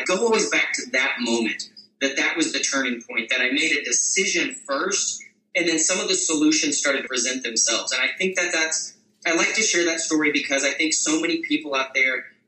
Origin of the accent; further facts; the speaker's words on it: Texas, United States; I always talk about this as, you know, growing up in West Texas, I was a kid that I did enjoy performing and entertaining people.